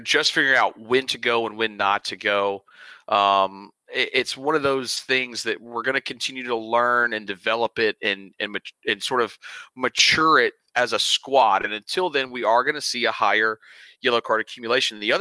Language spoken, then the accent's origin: English; United States; I know I'm American.